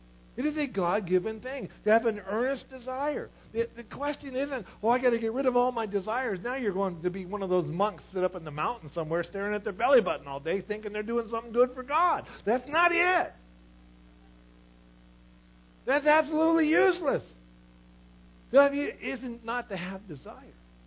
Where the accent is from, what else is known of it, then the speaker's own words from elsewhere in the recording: Ohio, United States; You know, I'm from Ohio, but I've been to Michigan